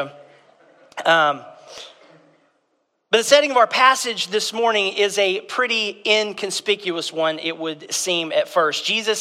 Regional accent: Georgia, United States; I grew up in Southeast Georgia

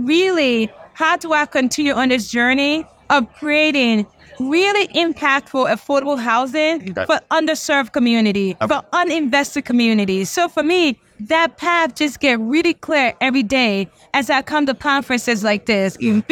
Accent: Newark, New Jersey, United States; I was raised in Newark.

